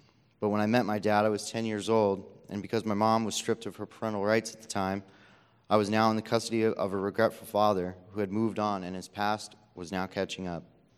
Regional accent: Arizona, United States; born there; also born or lived in California / Massachusetts / Kansas; Though I was born in Arizona, I've lived in California, Massachusetts, and Kansas.

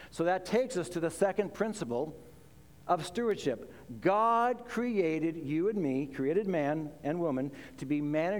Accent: Sumner, Washington, United States; I grew up in Sumner. On certain days when we were going to school in Sumner, we could smell the pulp mill in Tacoma.

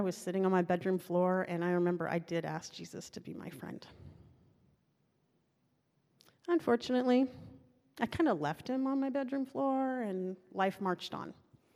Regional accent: Seattle, Washington, United States; I grew up in Wallingford, which is north of Lake Union.

